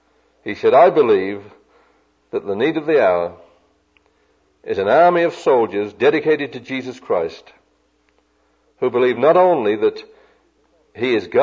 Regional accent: United Kingdom; fellas I was raised with back in Britain.

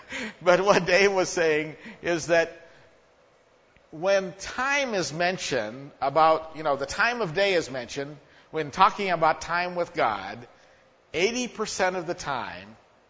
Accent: Idaho, United States; where I grew up in Idaho, we used to have a lot of trains.

